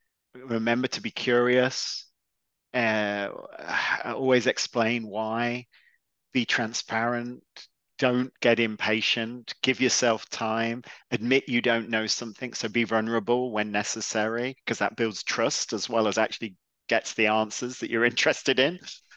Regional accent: England, United Kingdom; Obviously, I love tea, being English

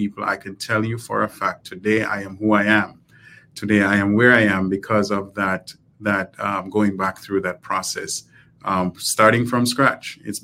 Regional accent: Jamaica; obviously I'm from Jamaica, so we've been back to Jamaica several times.

